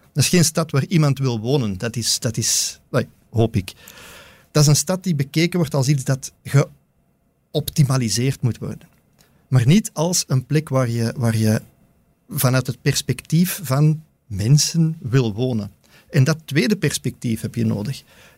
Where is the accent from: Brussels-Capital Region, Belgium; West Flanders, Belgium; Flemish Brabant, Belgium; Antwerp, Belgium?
Antwerp, Belgium; Ik kom uit Antwerpen. Ja, dat hoort je misschien.